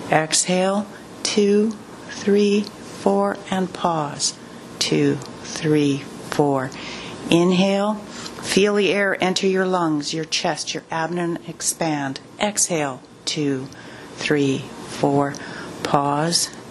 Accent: St. Albert, Alberta, Canada; I'm from St. Albert, Alberta, Canada, for those of you who are aware of where that is.

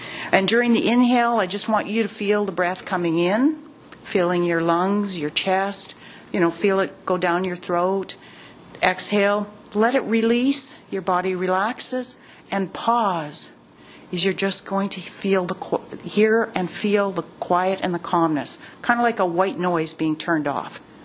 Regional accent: St. Albert, Alberta, Canada; I'm from St. Albert, Alberta, Canada, for those of you who are aware of where that is.

